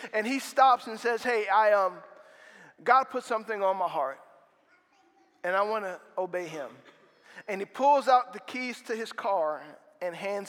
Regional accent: Slidell, Louisiana, United States; I was from Slidell, New Orleans area, and then I moved to Hammond for college

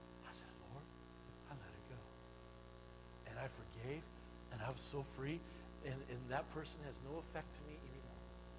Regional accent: California, United States; I said, hey … from California.

